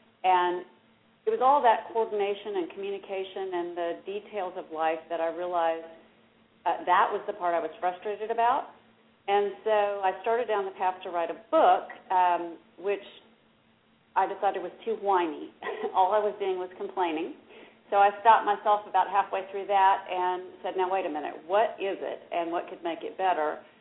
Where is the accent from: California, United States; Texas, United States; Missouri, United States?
Texas, United States; Dallas; But my background is I am from Dallas. I'm a Dallas native